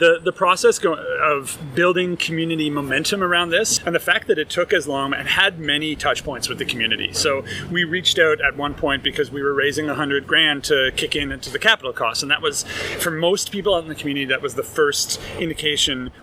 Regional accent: Ontario, Canada; So I grew up in Mennonite country in southern Ontario, where farmers markets are very much a fixture of your lifestyle, as a gathering space.

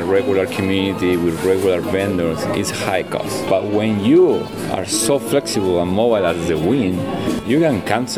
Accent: Valparaiso, Valparaíso, Chile; English is a second language; My own hometown, I'm from Valparaiso, Chile.

